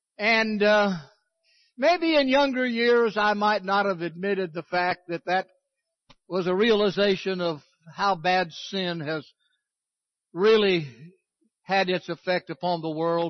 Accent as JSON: {"language": "English", "region": "California", "country": "United States", "tie": "born or raised there", "lives_now": "Texas, United States", "said": "don't call me a Californian. I'm a Texan. I was raised with them. I got that blood in me, and I got here as quickly as I could. But I grew up in the land of earthquakes."}